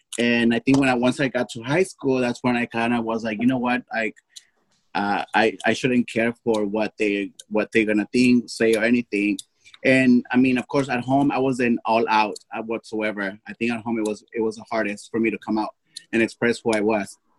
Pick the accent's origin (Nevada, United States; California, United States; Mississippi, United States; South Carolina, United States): California, United States; Los Angeles; also born or lived in Mexico / Washington; Well, I grew up, I was born in Mexico. I was raised here in California. I lived here basically all my life here in Los Angeles.